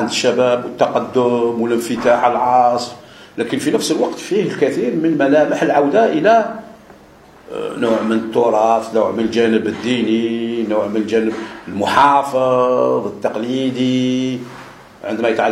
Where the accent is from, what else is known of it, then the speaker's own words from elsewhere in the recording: Algeria; مازال عندنا في الجزائر فيه صعوب فيه نوع من الانقساميه الثقافويه اللغويه